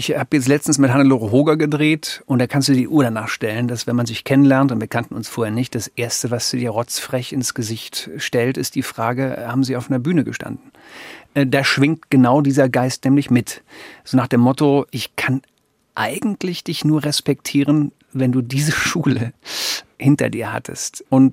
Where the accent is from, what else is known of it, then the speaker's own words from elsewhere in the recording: West Germany, Germany; Also einmal ist er Ostdeutscher, ich bin Westdeutscher, da fängt es schon mal an.